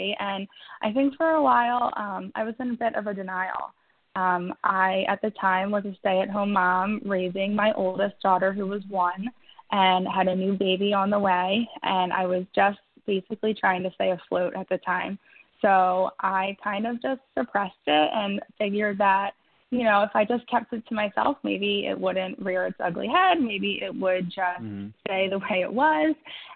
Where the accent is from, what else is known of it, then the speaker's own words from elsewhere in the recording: Philadelphia, Pennsylvania, United States; I'm from Philadelphia, about an hour outside of Philadelphia.